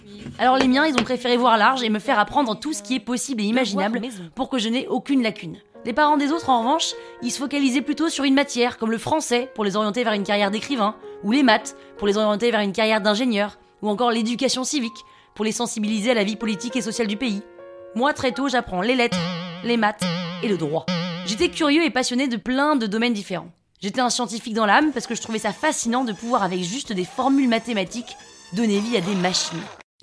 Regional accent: Nashville, Tennessee, United States; Je viens de Nashville dans le Tennessee.

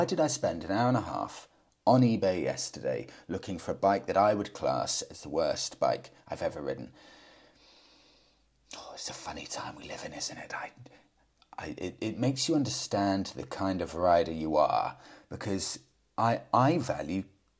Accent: Chennai, Tamil Nadu, India; now in United Kingdom; I'm from India. Living in the UK, I have fond memories of seeing this beauty in India, in the Indian countryside and cities.

